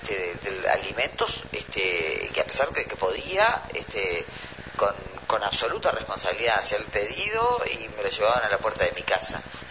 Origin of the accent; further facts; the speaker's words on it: Paysandú, Uruguay; Sí, oriunda de Paysandú.